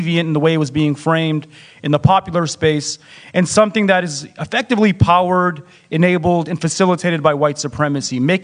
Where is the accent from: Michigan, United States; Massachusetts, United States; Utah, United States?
Michigan, United States; Detroit; I grew up in Detroit, which is one of the largest, most concentrated Arab and Muslim American communities in the country.